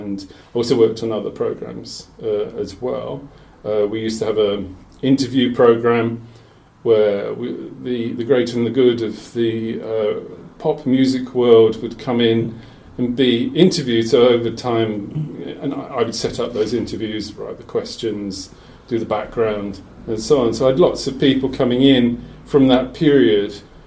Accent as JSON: {"language": "English", "town": "Bromley", "region": "London", "country": "United Kingdom", "tie": "born or raised there", "said": "where I grew up in Bromley, we had the Bromley contingent."}